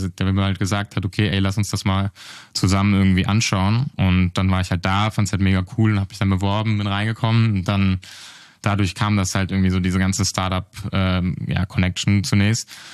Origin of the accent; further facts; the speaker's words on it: Southern Germany, Germany; Ich komme aus Süddeutschland, wiegs am Rand, ein kleines Dorf, 400 Einwohner und bin da halt da aufgewachsen